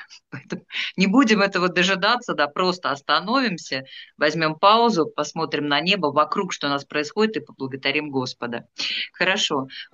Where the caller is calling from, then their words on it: Volsk, Saratov Oblast, Russia; я сейчас вещаю из Вольска, у нас рядом горы есть